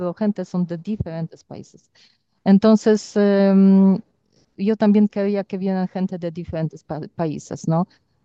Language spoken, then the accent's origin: Spanish; Poland; Spanish is a second language; porque yo soy polaca, claro, yo veo bien porque yo viajé mucho